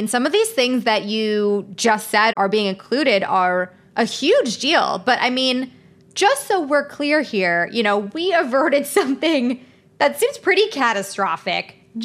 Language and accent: English; Chicago, Illinois, United States; I am from Chicago, but I don't fuck with mustard.